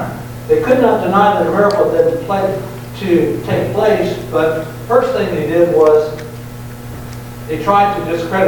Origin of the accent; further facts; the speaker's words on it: New Zealand; we came from New Zealand and we saw this firsthand, we experienced this firsthand.